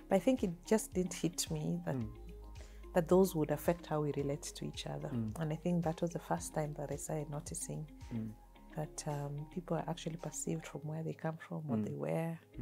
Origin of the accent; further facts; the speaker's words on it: Kitale, Trans-Nzoia County, Kenya; because growing up in Kitale, there's food.